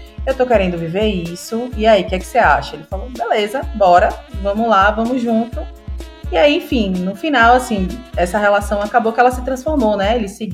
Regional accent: Salvador, Bahia, Brazil; sou de Salvador também. Estou aqui em pleno verão de Salvador.

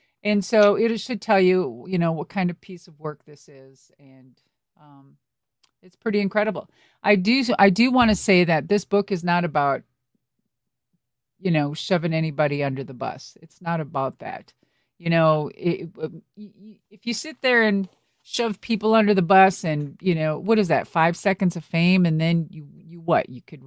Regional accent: Minnesota, United States; And since I'm from Minnesota and I'm so close to the Canadian border, I've always said, like, there's a little bit of Canadian blood running through me.

